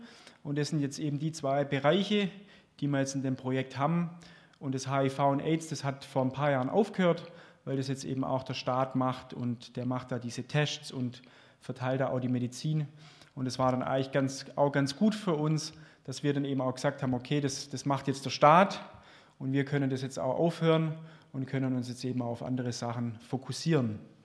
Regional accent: Darmsheim, Baden-Württemberg, Germany; Genau, wir kommen ja beide auch aus der Region. Also ich komme aus Darmsheim, meine Frau aus Holzgerlingen.

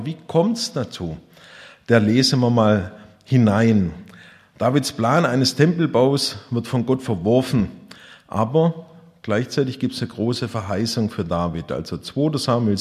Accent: Baden-Württemberg, Germany; wir sind sowieso als Schwabe so Häuslebauer

